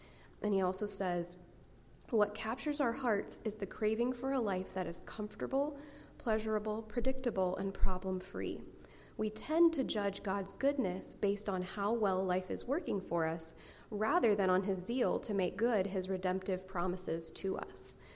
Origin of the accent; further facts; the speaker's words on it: Hong Kong; I grew up in Hong Kong, and I really loved growing up in Hong Kong.